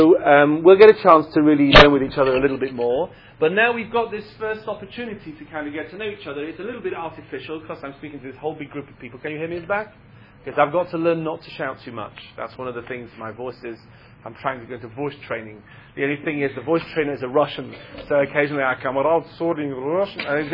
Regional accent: England, United Kingdom; Okay, so you can hear that I'm English.

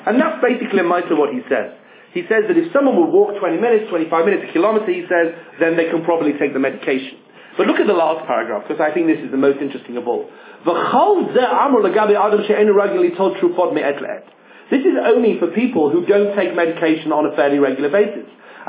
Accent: England, United Kingdom; You know, I always find this, as an Englishman, remarkable.

